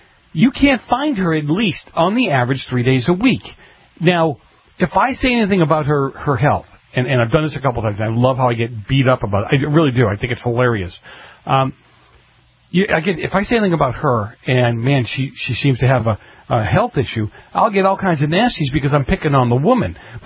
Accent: Boston, Massachusetts, United States; I growing up in Boston, I got that pretty quick.

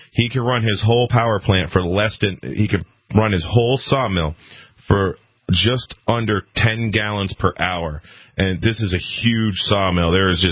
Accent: Massachusetts, United States; And I says, well, originally I'm from Massachusetts.

